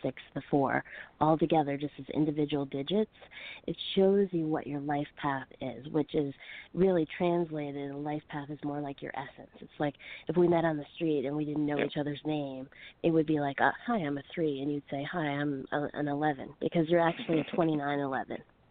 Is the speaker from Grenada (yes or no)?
no; Fredericton, New Brunswick, Canada; also born or lived in Calgary; I'm originally from the East Coast, Fredericton, New Brunswick, but I went to Calgary and stayed there for almost 3 years.